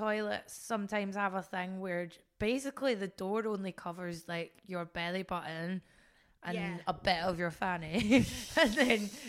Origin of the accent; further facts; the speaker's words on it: Scotland, United Kingdom; born there; I was born in Scotland in a bit that was full of Irish immigrants. I was a really tight Catholic till I was 16.